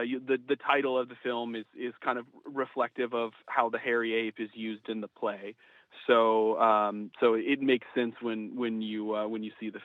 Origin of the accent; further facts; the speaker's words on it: New York City, New York, United States; So we're from New York City.